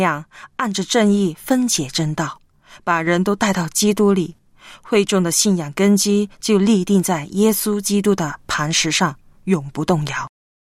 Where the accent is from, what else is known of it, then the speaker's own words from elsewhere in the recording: Heilongjiang, China; 我是黑龙江的